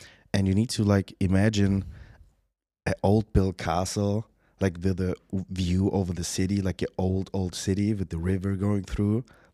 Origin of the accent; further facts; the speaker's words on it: Heidelberg, Baden-Württemberg, Germany; Yeah, I grew up in Germany in a very, like, a beautiful, the most beautiful city ever. You can't find any more, like, that's a absolute beauty. It's called Heidelberg.